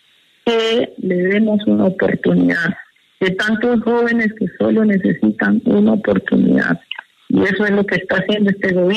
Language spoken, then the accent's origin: Spanish; Suárez, Cauca, Colombia; me voy para Suárez contenta. Van a ver la alegría que con la que voy a llegar, porque llego a mi pueblo